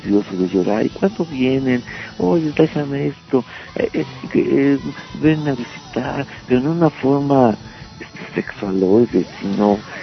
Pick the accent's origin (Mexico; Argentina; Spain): Mexico; el machismo que traemos bien arraigado todos nosotros y como rockeros mexicanos